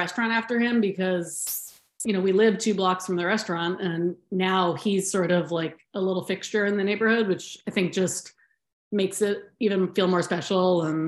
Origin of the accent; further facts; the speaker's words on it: Alaska, United States; I'm from Alaska originally, but we've lived here for like 11 years.